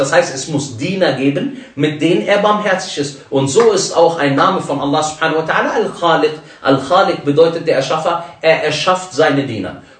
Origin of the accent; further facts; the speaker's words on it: Togo; weil das meine Heimat ist. Togo.